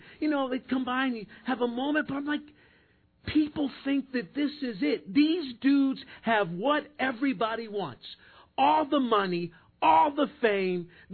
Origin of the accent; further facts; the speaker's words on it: Philadelphia, Pennsylvania, United States; I am a Philadelphian to the max, West Philly born and raised.